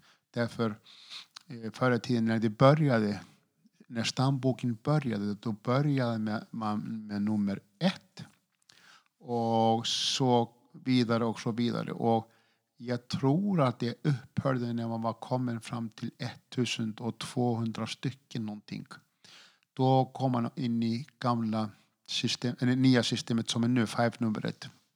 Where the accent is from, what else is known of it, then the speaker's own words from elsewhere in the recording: Iceland; Swedish is a second language; Men när jag växte upp på Island